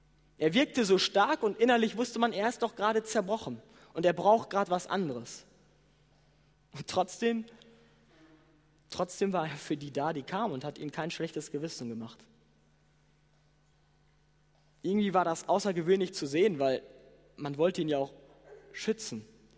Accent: Germany; Wir können schnell als Deutsche jammern und klagen.

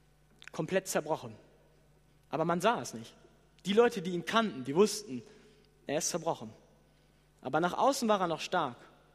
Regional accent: Germany; Wir können schnell als Deutsche jammern und klagen.

